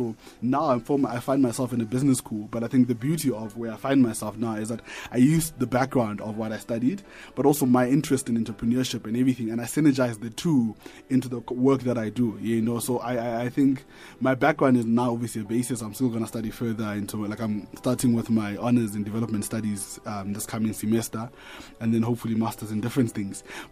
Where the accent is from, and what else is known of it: Atamelang, North West, South Africa